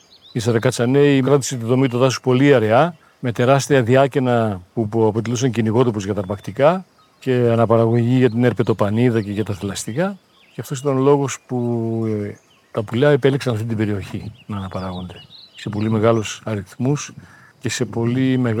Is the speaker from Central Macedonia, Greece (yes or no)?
no; Dadia, Eastern Macedonia and Thrace, Greece; Εγώ γεννήθηκα εδώ στη Δαδιά το 1960. Είμαι μέλος μιας σαρακατσάνικης οικογένειας. Οι σαρακατσανέοι εδώ στη Δαδιά είμαστε ένα μικρό ποσοστό, περίπου 10%.